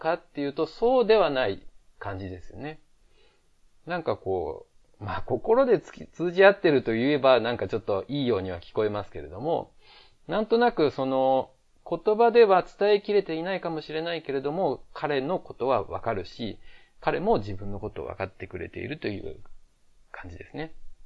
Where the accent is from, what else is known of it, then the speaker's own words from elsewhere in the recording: Osaka, Japan; accent: Osaka; もともと大阪出身なんですけれども、まあ、結構その台湾の日本語を話せる方といろいろ喋ってるうちに、まあ、標準語が身についてきたというか、まあ、時々ちょっと大阪弁っぽいイントネー